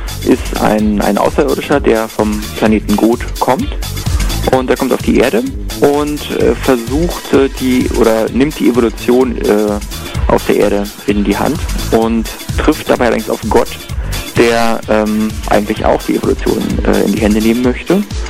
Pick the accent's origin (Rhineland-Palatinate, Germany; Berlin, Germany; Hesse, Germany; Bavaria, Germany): Berlin, Germany; Wir sind Berliner und haben ein kleines Tonstudio.